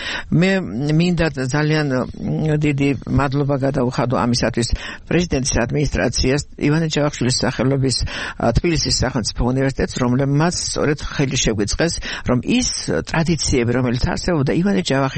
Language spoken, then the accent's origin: Georgian; Kakheti, Georgia; also born or lived in Znauri; მე მარტალია კახეთში დავიბადე მაგრამ თითქმის სანახერო თავარ კახეთსა და ზნაურის რაიონში გაზრდილი იმიტომ რომ სკოლაში კახეთში სწავლობდი ზნაურში სწავლობდი